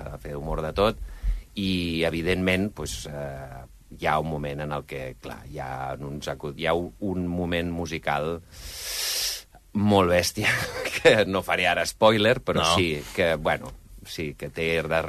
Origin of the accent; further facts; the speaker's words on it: Catalonia, Spain; jo sóc el català del grup